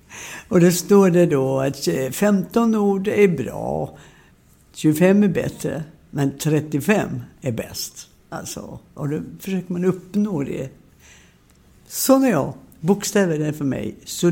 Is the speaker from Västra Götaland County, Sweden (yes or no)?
no; Landskrona, Skåne, Sweden; Ja, jag vet att jag föddes, vi bodde i Borstahusen i fiskeläget utanför Landskrona.